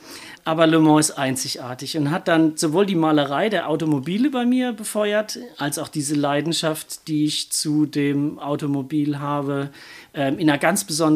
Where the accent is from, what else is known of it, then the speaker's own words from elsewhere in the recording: Hemsbach, Baden-Württemberg, Germany; Ich bin in Hemsbach aufgewachsen, oben am Mühlweg.